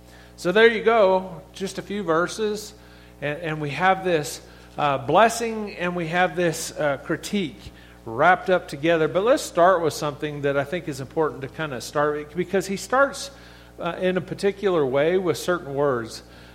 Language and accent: English; Grants, New Mexico, United States; I grew up in Grants, New Mexico, which may be where Satan dwells.